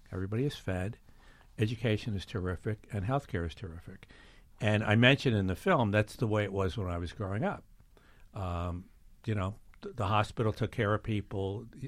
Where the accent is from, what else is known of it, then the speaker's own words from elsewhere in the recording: Newburgh, New York, United States; When I was growing up in Newburgh, Life magazine called Newburgh the All-American City.